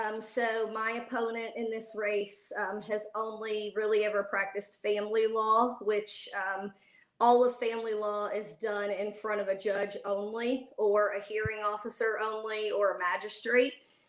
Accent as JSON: {"language": "English", "town": "Pensacola", "region": "Florida", "country": "United States", "said": "I'm originally from Pensacola, and then I went to undergrad in Mobile, Alabama, and then law school in FSU before I relocated here in 2004."}